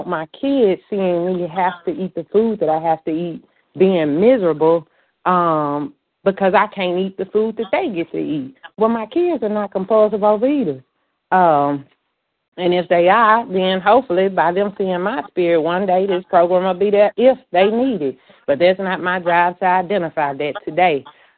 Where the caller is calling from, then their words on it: Tennessee, United States; in Tennessee.